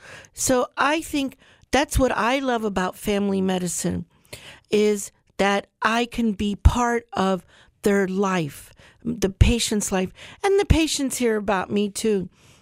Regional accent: United States; I'm a family doctor that actually I grew up here in Charlotte County.

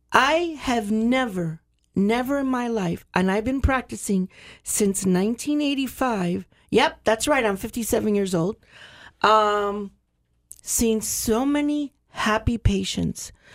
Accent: Cuba; My family is Latin. I came from Cuba. The biggest insult you can give another Cuban family is they come to visit and you don't even give them a cup of coffee.

